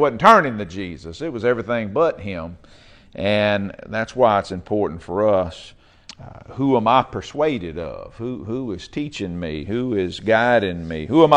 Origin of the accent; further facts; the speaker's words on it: Louisiana, United States; they said, man, you from Louisiana? I said, I done lost a lot of my accent. I don't talk like I used to.